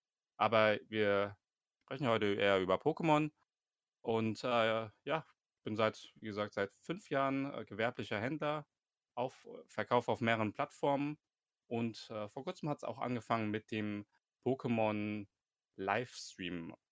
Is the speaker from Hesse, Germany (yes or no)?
yes; Frankfurt, Hesse, Germany; Ich komme aus Frankfurt und bin derzeit 26 Jahre alt.